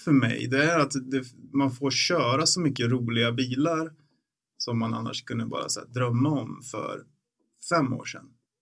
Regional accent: Bollnäs, Gävleborg County, Sweden; den finns fortfarande kvar i Bollnäs där jag växte upp.

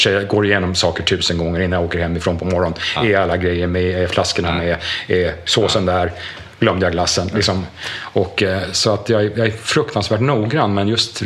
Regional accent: Fårö, Gotland, Sweden; also born or lived in Gothenburg; Jag är född i Göteborg, för min mamma bodde där när hon träffade pappa. Men jag sen 10 dagars ålder så har jag vuxit upp på Fårö. På en gård som heter Langhammar som ligger längst ut på nordvästra spetsen.

